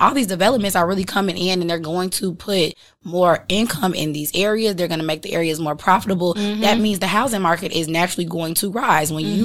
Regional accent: Chicago, Illinois, United States; When you go to New York, you know, I'm from Chicago, like, the buildings are all next to each other. I told somebody, like, when I, like, living in Chicago, my first time seeing a garage attached to a house was down here.

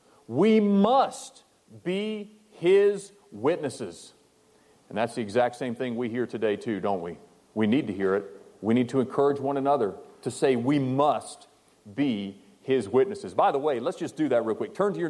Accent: Lake Wales, Florida, United States; I came to a church in my hometown in Lake Wells, Florida

